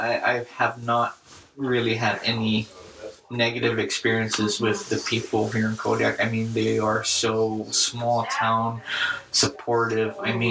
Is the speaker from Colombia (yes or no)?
no; Guam; When I was growing up on Guam, my father concentrated on English really for us